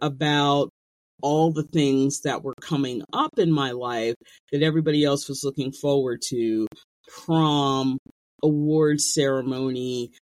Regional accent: New Jersey, United States; I grew up in New Jersey, but both of my parents are from the Deep South.

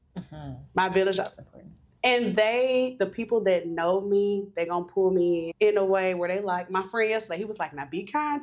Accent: Memphis, Tennessee, United States; I grew up in Memphis.

